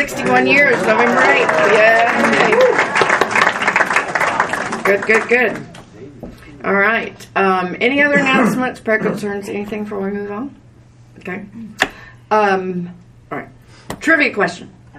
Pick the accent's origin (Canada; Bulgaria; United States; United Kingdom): United States; the South; Any of yous? Sorry. I am from the South. Where did that come from? Any of y'all need to vote